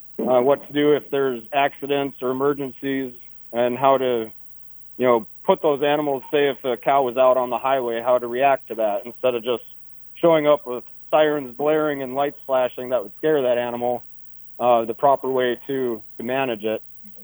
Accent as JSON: {"language": "English", "region": "Minnesota", "country": "United States", "said": "we're from Cass County, Minnesota, and our county put together a law enforcement training class."}